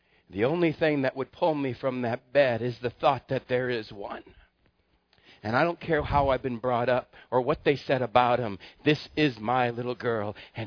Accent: Texas, United States; I grew up in Texas with a bunch of brothers.

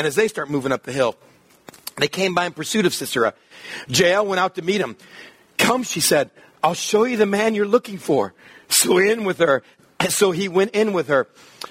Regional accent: Texas, United States; I grew up in West Texas where they always said, but … this is your God.

